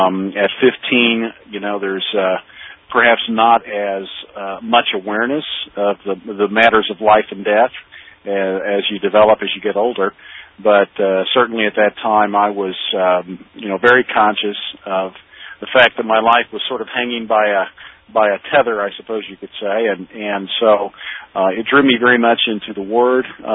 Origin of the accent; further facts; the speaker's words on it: Oklahoma, United States; I am from Oklahoma originally. I'm 57 years old.